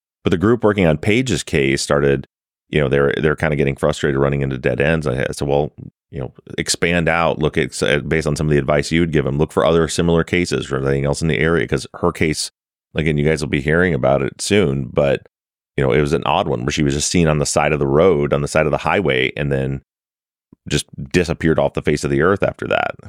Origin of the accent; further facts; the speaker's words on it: Michigan, United States; especially we're both from Michigan. Here in Michigan